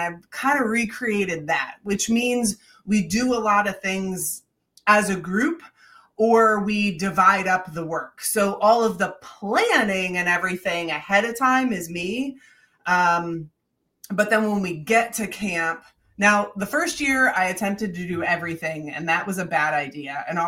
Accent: Michigan, United States; I'm from the Midwest. And when you were from, I'm from Michigan, and I went to Girl Scout camp in a little place called Irish Hills.

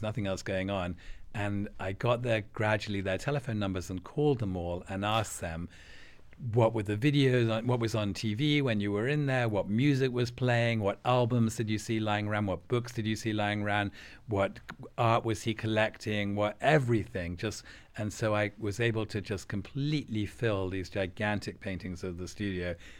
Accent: England, United Kingdom; I was very social growing up in England

